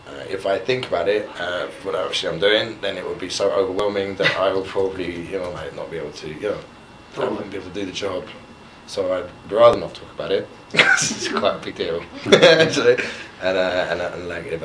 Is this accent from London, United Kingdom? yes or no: yes; London, United Kingdom; No, my son lives with his mum and her husband in London, so that's it. I'm a Londoner forever.